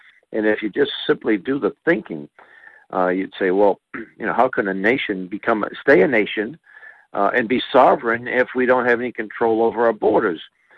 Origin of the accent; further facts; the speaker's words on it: Boston, Massachusetts, United States; I mean, when I was growing up in Boston, in the city, if you said, gee … you have a chance for a couple of weeks to work picking apples